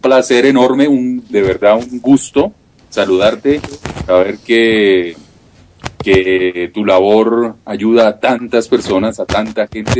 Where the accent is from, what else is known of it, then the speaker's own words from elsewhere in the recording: Bucaramanga, Santander, Colombia; ¿Tú también eres de Bucaramanga? Yo soy